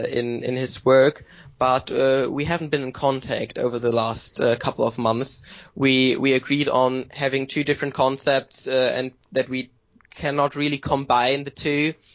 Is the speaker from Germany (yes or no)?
yes; Leipzig, Saxony, Germany; I know a theater in Leipzig, which is my hometown